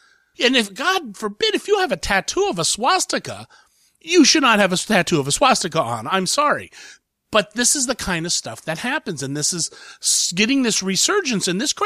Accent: Columbus, Ohio, United States; And I'm from Columbus.

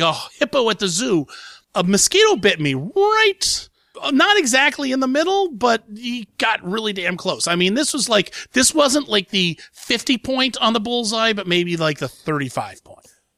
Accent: Ohio, United States; But I'm not from Oxnard, California. I was just visiting, bitches. I got to go back to Ohio.

